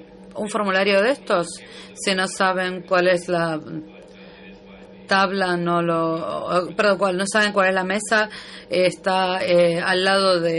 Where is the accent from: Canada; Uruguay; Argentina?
Canada; Vancouver, British Columbia; Spanish is a second language; now in Toronto, Canada; Vengo de Toronto, pero vengo originalmente de Vancouver con otros dos amigos de la secundaria.